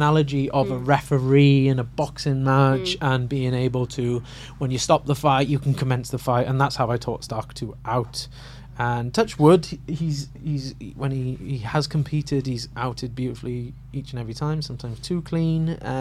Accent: Cardiff, Wales, United Kingdom; moved away as an adult; I've spent my whole adult life here. Yeah, I do to a good degree. I feel more like I'm from Yorkshire than I do from Cardiff, which is where I'm actually from.

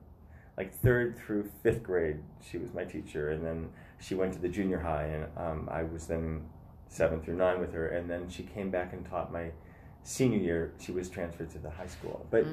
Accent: St. Louis, Missouri, United States; Anyway, I grew up in St. Louis, Missouri. And that was back in the early...

